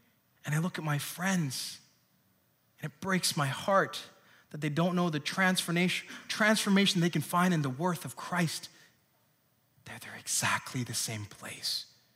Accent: Hong Kong; I grew up in Hong Kong. I haven't been there in 10, 11 years.

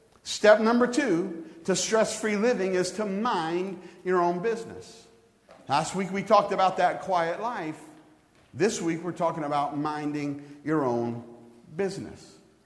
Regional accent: Louisiana, United States; I thought, "Man, we're from Louisiana. We're driving around in Arkansas.

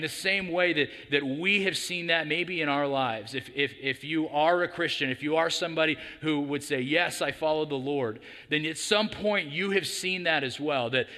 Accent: Atwater, California, United States; I actually grew up as a Central Valley kid. I'm from Atwater originally, and so I grew up on the 99 corridor.

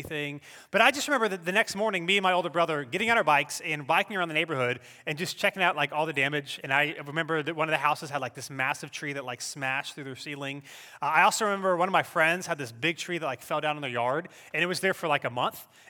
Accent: Cary, North Carolina, United States; I grew up in the Cary, Raleigh area, and so there's been a couple of hurricanes in my life that I've been a part of.

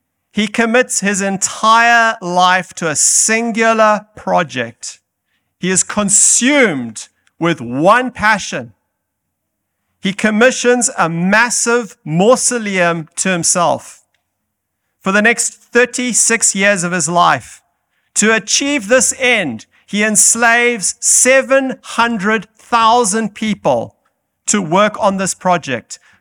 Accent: Zimbabwe; Growing up in Zimbabwe, many times I had to drive my car off the road because Mugabe was coming with his cavalcade of vehicles

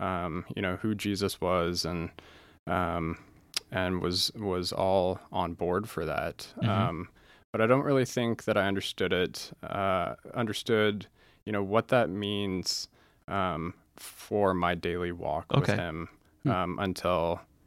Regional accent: Woodinville, Washington, United States; So I was born and raised in Woodinville, Washington. Grew up local.

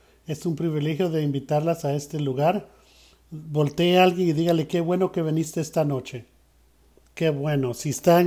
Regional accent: Nashville, Tennessee, United States; Yo vine de Nashville, Tennessee. Mi familia vive acá y estoy visitándolos a ellos.

